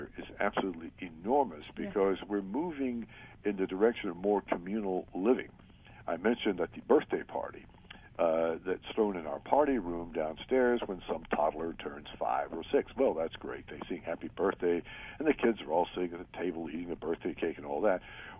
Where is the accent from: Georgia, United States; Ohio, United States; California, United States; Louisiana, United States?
Georgia, United States; Atlanta; I grew up in Atlanta near a creek. So we had snakes back there.